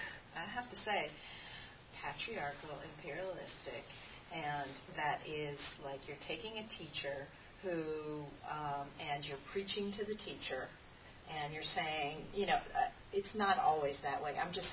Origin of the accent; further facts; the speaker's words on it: Connecticut, United States; I'm originally from Connecticut